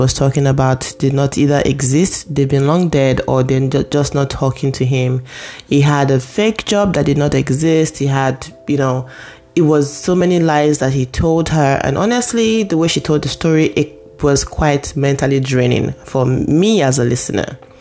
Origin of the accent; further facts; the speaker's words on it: Nigeria; I'm Nigerian.